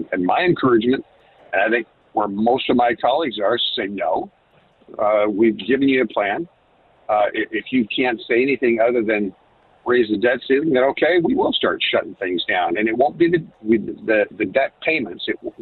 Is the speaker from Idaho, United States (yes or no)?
yes; Idaho, United States; But I am from Idaho